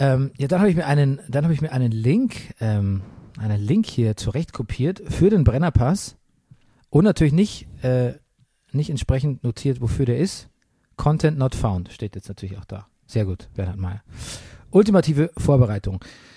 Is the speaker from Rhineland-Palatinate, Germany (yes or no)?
no; Stuttgart, Baden-Württemberg, Germany; Ja, und das ist meine Heimat.